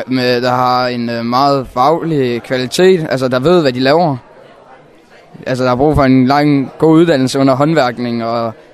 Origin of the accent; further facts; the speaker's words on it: Lyngså, North Denmark Region, Denmark; Jeg kommer fra Lyngså, og jeg går i Hørby Dybvad skole i Dybvad.